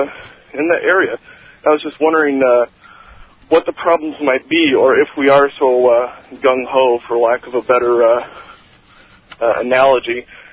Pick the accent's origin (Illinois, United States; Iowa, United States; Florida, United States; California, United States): Iowa, United States; I'm from Iowa.